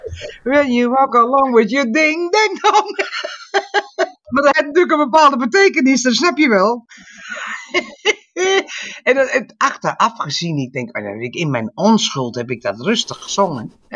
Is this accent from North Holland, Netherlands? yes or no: no; Overijssel, Netherlands; want wij als Tukkers hadden dus het Songfestival gewonnen.